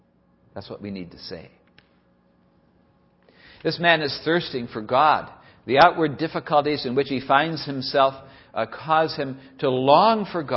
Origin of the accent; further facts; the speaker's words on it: California, United States; I grew up in California, about 15 miles from the ocean.